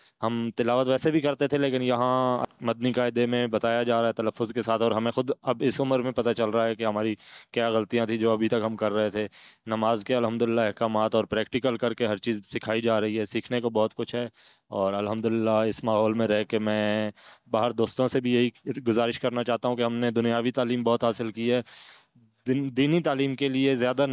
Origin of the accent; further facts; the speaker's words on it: Karachi, Sindh, Pakistan; اور میں کراچی نظم آباد سے تعلق رکھتا ہوں